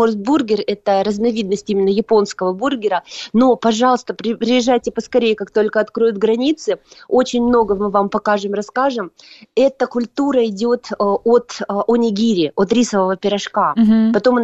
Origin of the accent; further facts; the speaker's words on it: Vladivostok, Primorsky Krai, Russia; на самом деле я из Дальнего Востока сама, хотя корни из Петербурга и Ростов-на-Дону, но родилась я во Владивостоке.